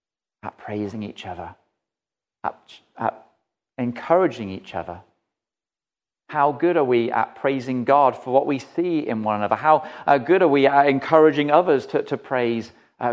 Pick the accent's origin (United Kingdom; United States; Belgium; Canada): United Kingdom; England; And I'm also English